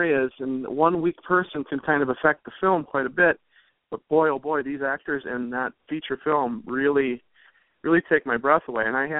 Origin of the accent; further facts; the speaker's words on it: Marion, Wisconsin, United States; the same area that I grew up in Marion, Wisconsin, a tiny little speck of a town that's filled with heart and great folk.